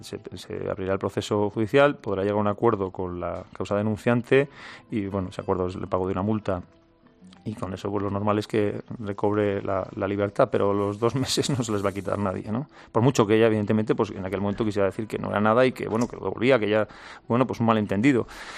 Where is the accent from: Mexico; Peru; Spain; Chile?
Spain